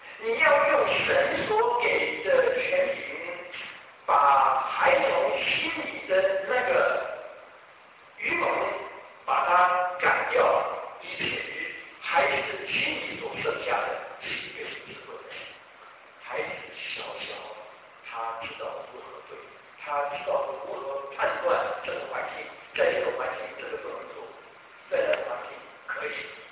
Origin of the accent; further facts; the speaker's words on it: China; 这个也是我们中国人最喜欢的。